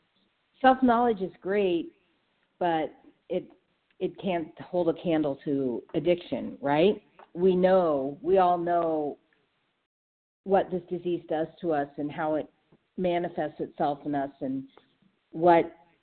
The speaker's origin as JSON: {"language": "English", "town": "Iowa City", "region": "Iowa", "country": "United States", "said": "Iowa City, Iowa."}